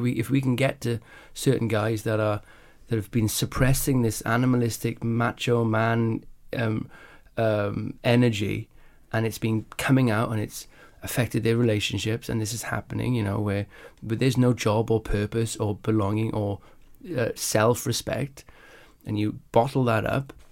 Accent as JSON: {"language": "English", "region": "Wales", "country": "United Kingdom", "tie": "born or raised there", "said": "I grew up in Wales, if you put your hand up and had the right answer"}